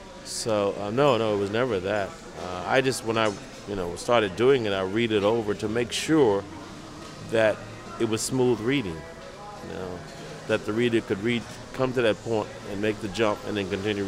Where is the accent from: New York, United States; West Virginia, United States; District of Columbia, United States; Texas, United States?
District of Columbia, United States; Washington; I mean, Washington's a special place only because it's my hometown.